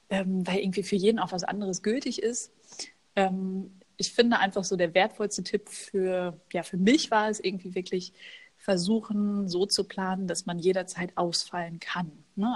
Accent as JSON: {"language": "German", "region": "North Rhine-Westphalia", "country": "Germany", "tie": "born or raised there", "said": "Ich bin im Ruhrgebiet groß geworden, geboren und da schlägt auch immer noch mein Herz."}